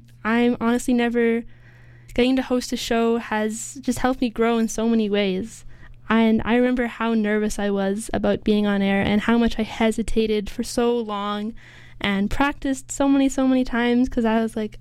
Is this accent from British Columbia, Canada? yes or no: yes; Vancouver, British Columbia, Canada; Even though I did grow up here, I grew up in East